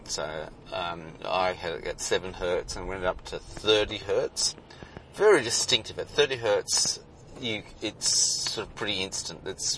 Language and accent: English; Glenbrook, New South Wales, Australia; So I'm from Glenbrook in the Blue Mountains, and there's a lot of intellectual people around.